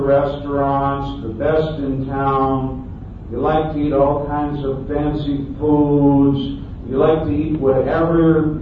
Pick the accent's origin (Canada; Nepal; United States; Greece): United States; So, you know, I come from that way of life. I mean, I'm from America.